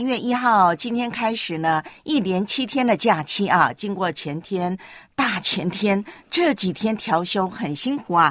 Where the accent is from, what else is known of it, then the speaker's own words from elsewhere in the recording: Taiwan; 我的老家呢台湾今天呢整个笼罩在台风的阴影还有台风的飓风圈里头